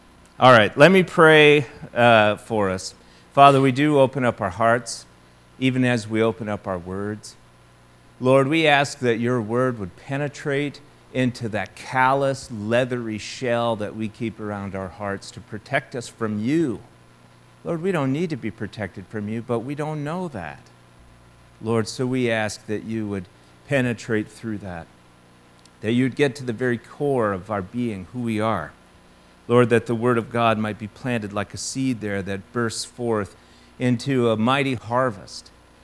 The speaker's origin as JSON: {"language": "English", "region": "Montana", "country": "United States", "tie": "born or raised there", "said": "I'm from Montana. I was born on the high plains of Montana. I grew up in a hunter's and fisherman's paradise."}